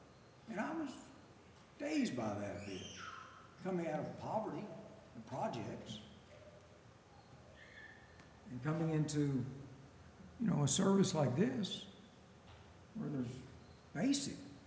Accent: Brooklyn Park, Maryland, United States; I'm from Baltimore, Brooklyn Park.

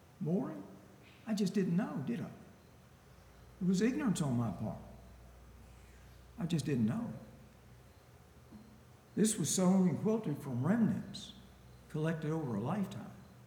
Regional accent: Brooklyn Park, Maryland, United States; I'm from Baltimore, Brooklyn Park.

